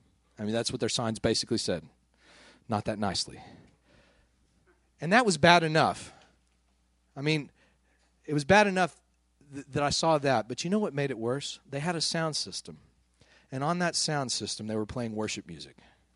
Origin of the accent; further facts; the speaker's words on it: Midland, Texas, United States; I grew up in Midland, Texas.